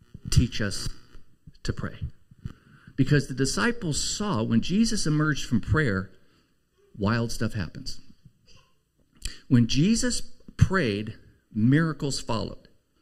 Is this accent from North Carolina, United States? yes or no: no; Oakland, California, United States; I grew up in East Oakland by two raging pagans.